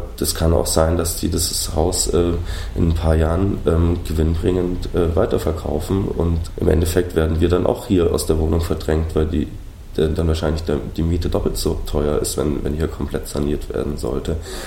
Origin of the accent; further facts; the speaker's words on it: Munich, Bavaria, Germany; moved away as an adult; now in Berlin, Germany; Ich komme aus dem Münchner Raum, da sieht es natürlich ganz anders aus.